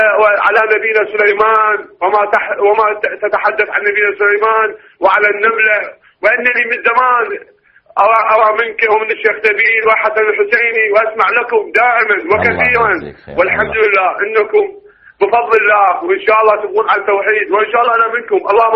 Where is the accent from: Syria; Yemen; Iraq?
Iraq; من العراق.